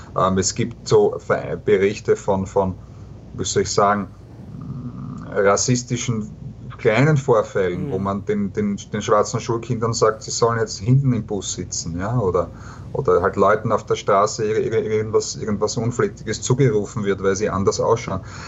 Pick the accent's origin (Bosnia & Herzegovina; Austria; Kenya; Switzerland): Austria; Also ich komme aus Österreich